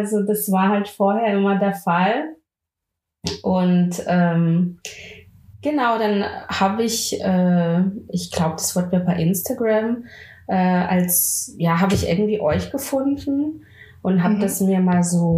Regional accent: Pforzheim, Baden-Württemberg, Germany; Ich komme aus Pforzheim, das liegt bei Stuttgart in Baden-Württemberg.

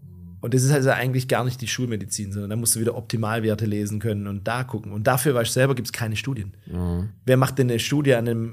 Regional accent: Tübingen, Baden-Württemberg, Germany; Uni Tübingen, hier in meiner Heimatstadt

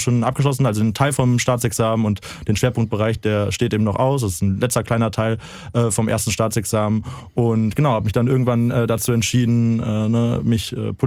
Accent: Cologne, North Rhine-Westphalia, Germany; also born or lived in Bergisch Gladbach; Ich bin 25 Jahre alt, ein sehr junger Mensch, bin im Kölner Norden aufgewachsen, habe aber einen kleinen Migrationshintergrund. Ich bin nämlich in Bergisch Gladbach geboren

